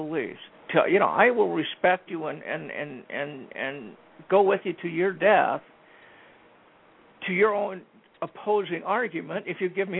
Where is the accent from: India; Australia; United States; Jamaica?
United States; Thornton, Colorado; I grew up in Colorado, in Thornton.